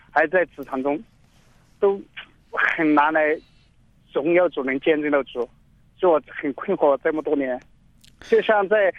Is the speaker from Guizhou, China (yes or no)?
yes; Guizhou, China; also born or lived in Shanghai / Qingdao; 我是我老家是贵州的嘛，现在回到贵州老家来了。